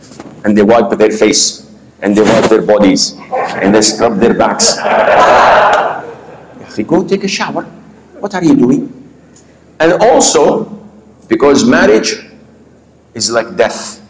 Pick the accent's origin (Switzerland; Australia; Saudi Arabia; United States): Saudi Arabia; I haven't met any of my family members since I was born and raised in Saudi.